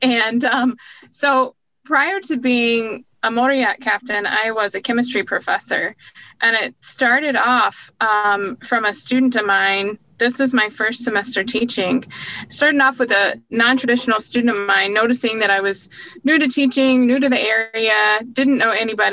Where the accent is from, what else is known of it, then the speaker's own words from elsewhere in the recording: Indiana, United States; I grew up the furthest away from yachting. I actually grew up in Middle America on a small farm in North Central Indian